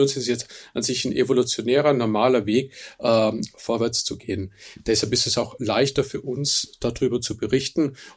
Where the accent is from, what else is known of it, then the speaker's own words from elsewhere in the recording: Austria; Also ich bin Österreicher